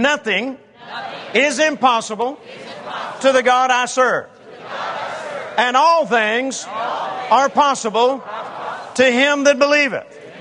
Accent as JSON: {"language": "English", "region": "Mississippi", "country": "United States", "tie": "born or raised there", "said": "See, I grew up in the 50s, and I was born in Mississippi, one of the most racist states in the nation. When I was born, 1946, and growing up there in the early the 40s and early 50s"}